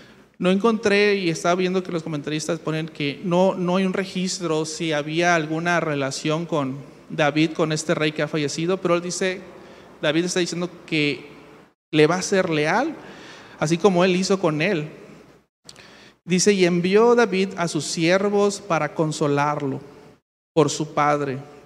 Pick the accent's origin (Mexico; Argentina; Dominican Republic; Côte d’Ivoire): Mexico; como cultura mexicana, culturalmente, tenemos un refrán.